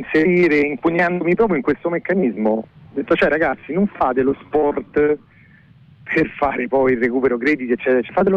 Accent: Rome, Lazio, Italy; Quindi io sono nato e cresciuto nella Borgata Alessandrina, che è la borgata adiacente al quartiere di Centocelle.

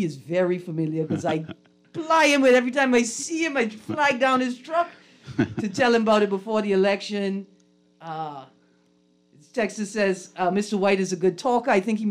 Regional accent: Fresh Creek, Central Andros, Bahamas; That's Chickchawney from the north, and … from Fresh Creek.

